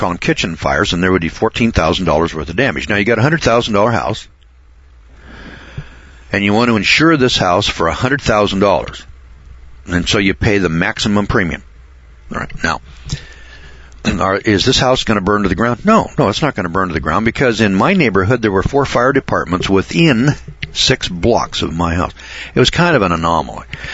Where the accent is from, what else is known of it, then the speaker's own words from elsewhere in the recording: Boise, Idaho, United States; Now, I'm from Boise, Idaho